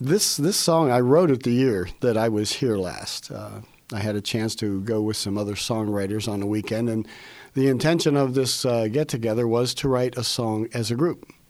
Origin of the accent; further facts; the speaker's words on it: New Castle, Pennsylvania, United States; Growing up in Newcastle, when I first went into 10th grade into high school, they had just built a vocational school that was a few miles outside of town, out in Shenango Township.